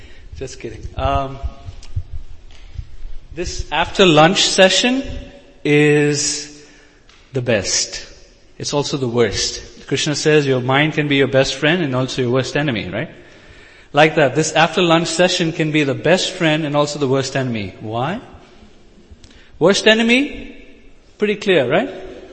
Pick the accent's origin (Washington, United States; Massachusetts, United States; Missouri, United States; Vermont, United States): Missouri, United States; St. Louis; I'm from St. Louis, the state of misery, I mean Missouri